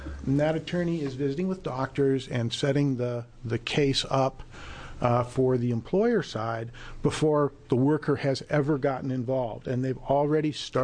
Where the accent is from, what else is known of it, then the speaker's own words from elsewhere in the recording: Eugene, Oregon, United States; I am an attorney from Eugene.